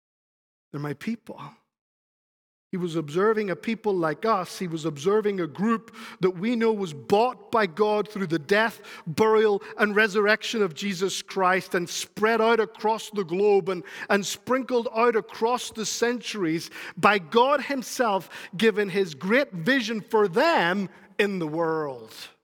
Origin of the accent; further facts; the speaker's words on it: Spain; moved away; also born or lived in Northern Ireland / Scotland; I grew up in Spain. That captures them. I moved to Northern Ireland. That captures them. I went to college in Scotland.